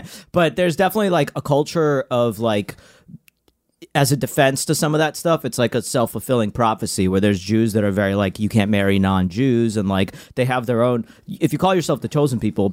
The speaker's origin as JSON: {"language": "English", "country": "Ukraine", "said": "No, I'm from Ukraine."}